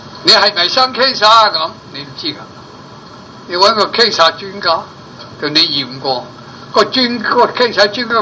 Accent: China; 我哋中國人呢，我話中國人分類咗我。

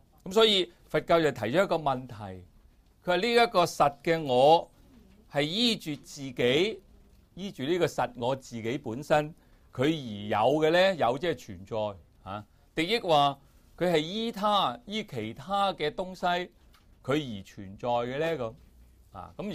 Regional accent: China; 我哋中国人以为咧嗰个众生嗰个所谓我啊

